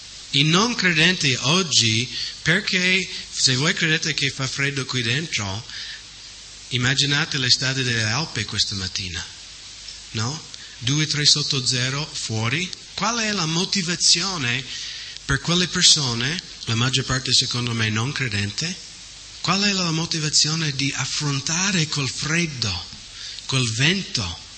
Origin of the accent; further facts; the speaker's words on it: United States; Italian is a second language; now in Italy; tutta questa roba è partita dall'America, quindi il mio paese è proprio radice del male